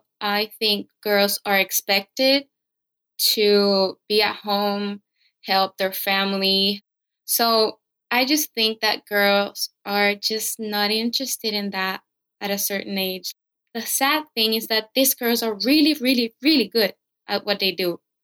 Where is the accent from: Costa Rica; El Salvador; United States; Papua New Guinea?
El Salvador; I'm from El Salvador